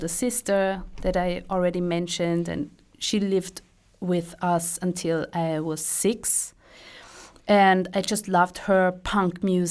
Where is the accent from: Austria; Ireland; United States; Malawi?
Austria; Lower Austria; I grew up outside of Vienna, and I spent my teenage years, you know, in the city.